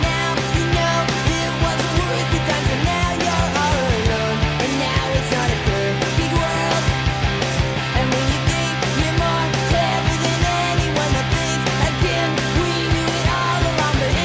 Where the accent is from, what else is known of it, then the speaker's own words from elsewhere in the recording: California, United States; The whole band's from California.